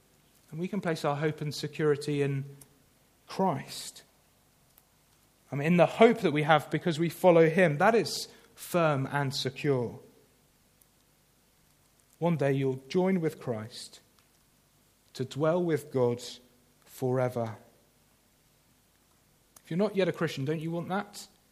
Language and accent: English; United Kingdom; Bit awkward being British queuing